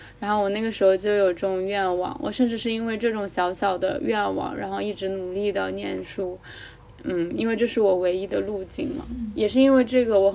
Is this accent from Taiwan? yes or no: no; southeast coast, China; 比如说一个东南沿海的小镇，比如说像我的家乡